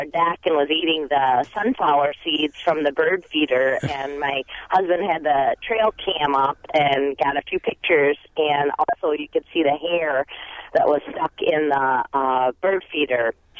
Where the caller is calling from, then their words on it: Coon Valley, Wisconsin, United States; I'm calling from Coon Valley, just about 15 miles southwest of La Crosse